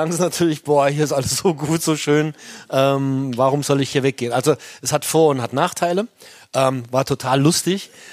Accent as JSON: {"language": "German", "region": "Saarland", "country": "Germany", "tie": "born or raised there", "lives_now": "Hamburg, Germany", "said": "Mittlerweile nehme ich auch wieder Französischunterricht hier in Hamburg, weil ich bin ja im Saarland groß geworden, da war es die zweite Fremdsprache."}